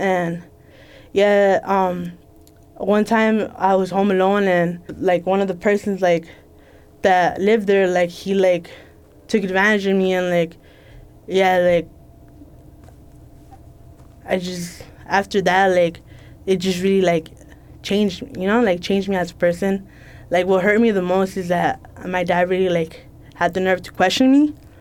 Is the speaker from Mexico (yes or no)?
yes; Mexico; now in United States; To begin with, I'm not born in the U.S. I came from Mexico. I came over here with my dad.